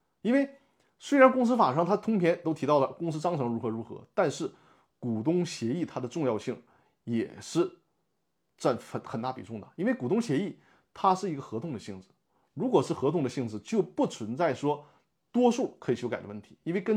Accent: Northeast China, China; accent: Northeastern Mandarin; 我用我们东北话讲就是连蒙带骗嘛

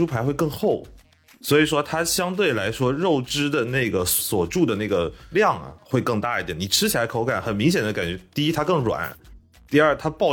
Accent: Fuzhou, Fujian, China; 小时候在福州有一个非常多的连锁便当店

